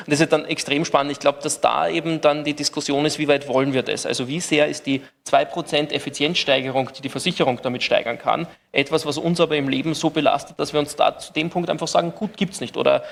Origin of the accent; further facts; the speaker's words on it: Austria; weil du bist als Österreicher im gleichen Bucket